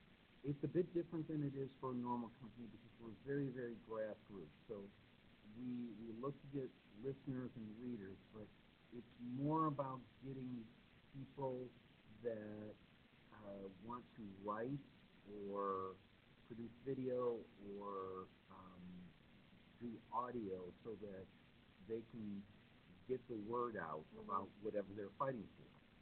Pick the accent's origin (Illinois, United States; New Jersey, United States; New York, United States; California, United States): Illinois, United States; Chicago; being a Chicagoan, I have my own ways of going into life.